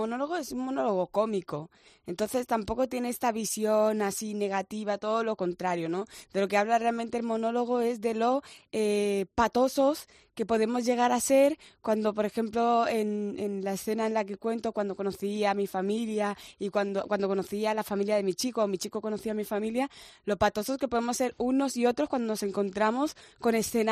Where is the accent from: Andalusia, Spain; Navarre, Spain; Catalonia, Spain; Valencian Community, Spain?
Catalonia, Spain; Barcelona; moved away as an adult; also born or lived in Guinea; now in Madrid, Spain; Yo soy de Barcelona. Uh-huh. Yo de Guinea llegué a Barcelona, me crié ahí y con 23, 24 años me mudé a Madrid